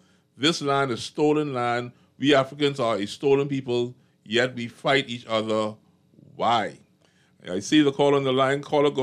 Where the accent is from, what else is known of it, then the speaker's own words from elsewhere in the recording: Bahamas; born there; I was actually conceived in Winston-Salem of North Carolina, but I was born in Princess Margaret Hospital, July 14th, 1969.